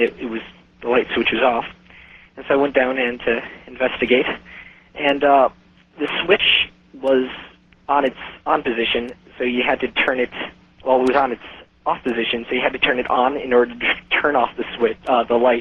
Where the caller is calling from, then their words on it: Minneapolis, Minnesota, United States; from Minneapolis.